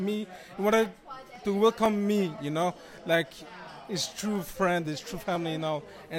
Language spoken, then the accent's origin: English; Montreal, Quebec, Canada; and I'm from Montreal, Canada.